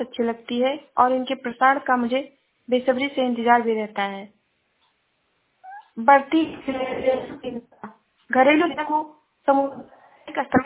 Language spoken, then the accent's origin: Hindi; Shravasti, Uttar Pradesh, India; मैं जिला श्रावस्ती से हूँ।